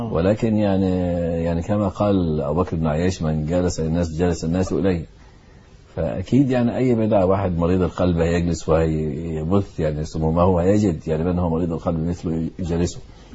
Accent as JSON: {"language": "Arabic", "town": "Alexandria", "region": "Alexandria Governorate", "country": "Egypt", "said": "اللي هو قيم الدعوة عندنا في اسكندرية"}